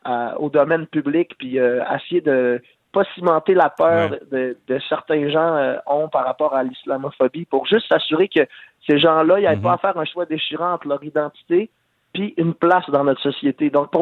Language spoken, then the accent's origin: French; Quebec, Canada; puis de se dire qu'au final, on est tous des Québécois, tu sais